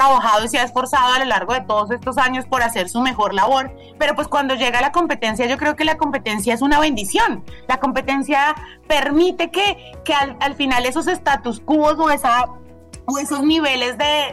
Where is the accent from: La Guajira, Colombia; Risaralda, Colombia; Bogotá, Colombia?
La Guajira, Colombia; Yo soy de La Guajira